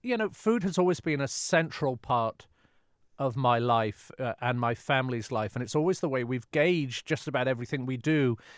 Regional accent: England, United Kingdom; now in United States; My father's from Calcutta. My mother was from Wales. You know, I'm from England.

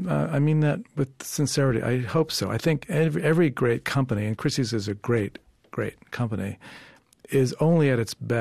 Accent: New York City, New York, United States; born there; So am I. I was born in the Bronx.

